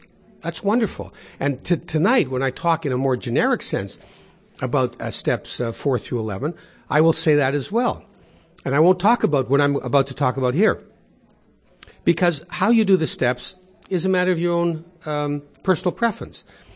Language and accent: English; Canada; Yeah, I am a Canadian. Oh, I'm a Canadian.